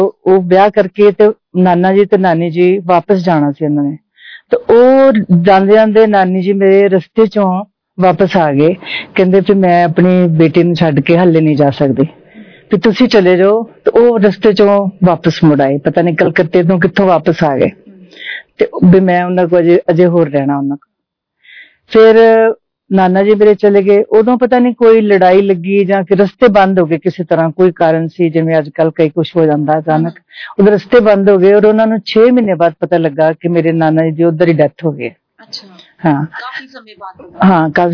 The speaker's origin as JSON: {"language": "Punjabi", "town": "Ludhiana", "region": "Punjab", "country": "India", "tie": "born there", "said": "ਮੇਰਾ ਜਨਮ ਜਿਹੜਾ ਸੀ ਉਹ ਲੁਧਿਆਣੇ ਹੋਇਆ ਸੀਗਾ ਤੇ ਮੇਰੇ ਮਾਤਾ ਪਿਤਾ ਵੀ ਲੁਧਿਆਣੇ ਰਹਿੰਦੇ ਸੀ ਔਰ ਮੇਰੇ ਤੋਂ ਪਹਿਲਾਂ ਮੇਰੇ ਮਤਲਬ ਹੋਰ 3 ਭੈਣ ਭਰਾ ਸੀ ਮੈਂ ਚੌਥਾ ਬੱਚਾ ਸੀ ਔਰ ਸਭ ਤੋਂ ਛੋਟੀ ਸੀ ਮੈਂ"}